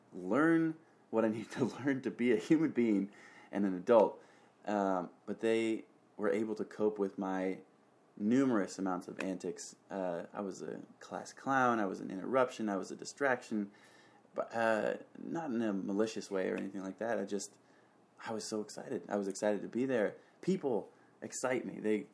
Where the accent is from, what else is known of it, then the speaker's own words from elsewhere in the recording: Washington, United States; I was a stone's throw from where I grew up, and it was meant to be.